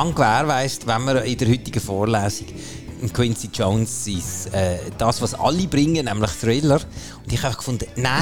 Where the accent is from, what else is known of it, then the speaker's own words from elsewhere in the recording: Kaprun, Salzburg, Austria; Also, ich bin eigentlich fast im Kaprunnetal aufgewachsen, aber das habe ich noch nie gehört.